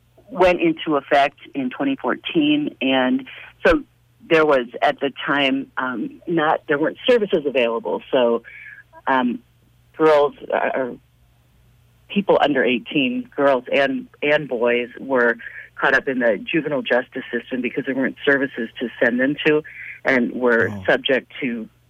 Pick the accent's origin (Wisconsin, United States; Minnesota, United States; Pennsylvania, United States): Minnesota, United States; Golden Valley; I am. I was born in Golden Valley, actually.